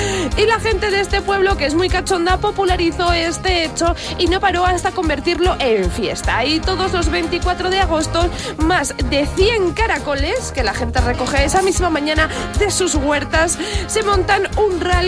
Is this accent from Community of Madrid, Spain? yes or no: no; Luarca, Asturias, Spain; Mi pueblo es Luarca.